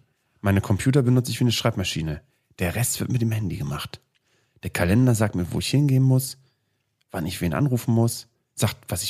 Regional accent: West Germany, Germany; was ich so jetzt nicht erwartet habe und als Westdeutscher fand ich ganz gut.

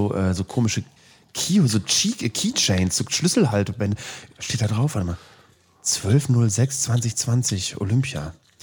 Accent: Bremen, Germany; weil Bremen, meine Heimatstadt, ist eine wichtige Stadt bei der Kolonialisierung Westafrikas gewesen.

